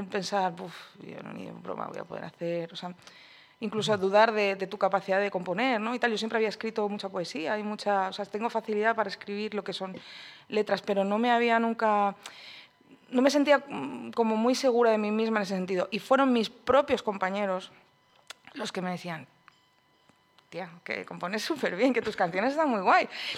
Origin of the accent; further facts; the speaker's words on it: Alicante, Valencian Community, Spain; also born or lived in Madrid; Y yo, a raíz de dejar Madrid y volver a mi tierra, que es Alicante